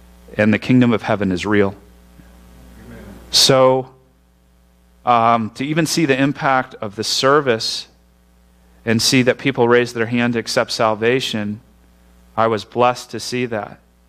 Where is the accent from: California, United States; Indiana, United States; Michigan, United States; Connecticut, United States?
Indiana, United States; Bourbon; I remember I grew up in Bourbon, Indiana, which is a small town with one light, where if you turn right, they'll arrest you.